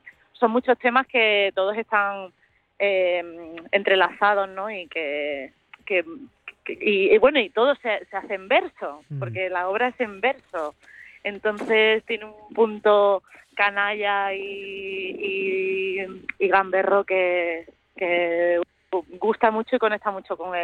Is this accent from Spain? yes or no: yes; Granada, Andalusia, Spain; now in Madrid, Spain; yo soy de Granada, pero vivimos todas en Madrid